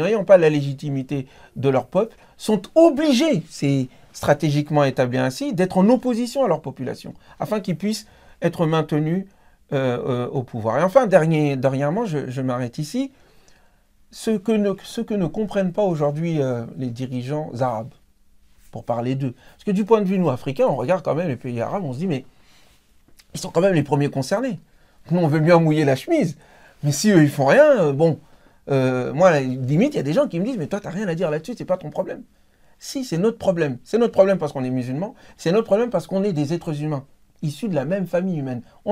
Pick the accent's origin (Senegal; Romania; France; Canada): Senegal; Moi, je viens par exemple du Sénégal.